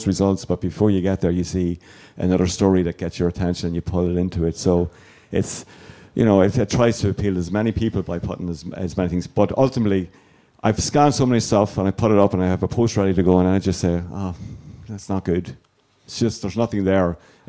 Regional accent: Dundalk, County Louth, Ireland; from my hometown of Dundalk, which my brother did.

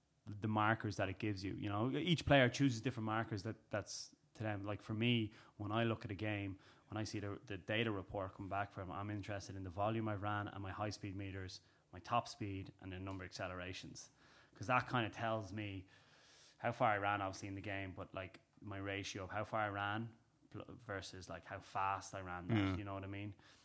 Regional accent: Nice, Provence-Alpes-Côte d'Azur, France; also born or lived in Israel / Cyprus / Croatia / Belgium; now in Dublin, Ireland; I've traveled all my life, born in Israel. I've lived in Cyprus, I've lived in Croatia, I lived in Belgium, and I'm from Nice, but I've been living in Dublin.

